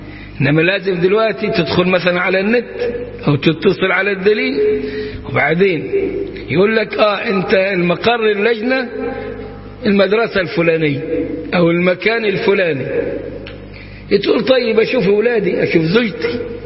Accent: Upper Egypt, Egypt

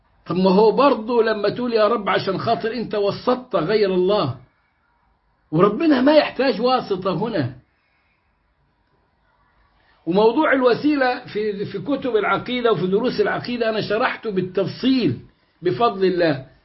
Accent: Upper Egypt, Egypt; تروح تقول يا بدوي يا عدوي، عندنا في الصعيد يا قناوي يا رفاعي يا دسوقي.

